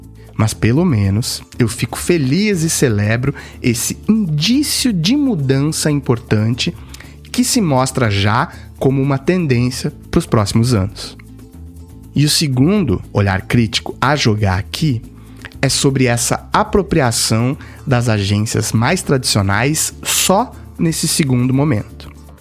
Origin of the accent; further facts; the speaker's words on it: Brazil; parecidos com nós mesmos, nascidos e criados no Brasil